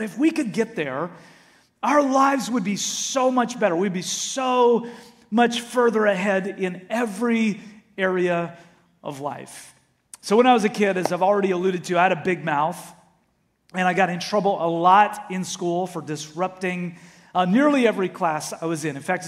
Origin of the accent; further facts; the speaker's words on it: Canada; So I grew up in Canada, and I took French in school.